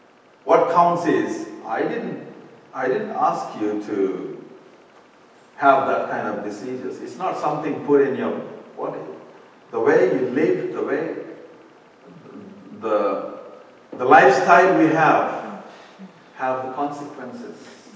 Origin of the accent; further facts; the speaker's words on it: South India, India; So we come from South India.